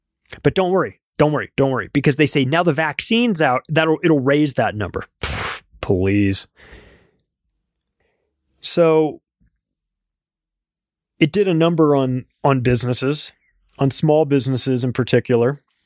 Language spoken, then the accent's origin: English; United States; I'm an American.